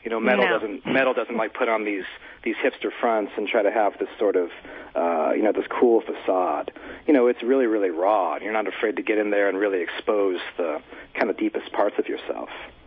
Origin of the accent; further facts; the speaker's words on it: Olympia, Washington, United States; also born or lived in Topeka; And we both grew up in Olympia, actually. I was born in Topeka, Kansas